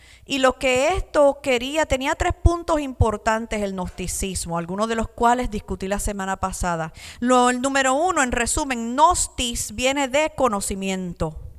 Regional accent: Puerto Rico; born there; Yo me acuerdo en Puerto Rico, mi país natal, yo veía muchas personas con tela de saco

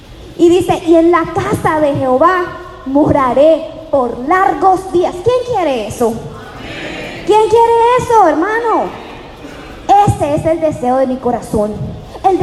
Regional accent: Cali, Valle del Cauca, Colombia; Yo soy de Cali, Colombia, y ya bailan mucha salsa.

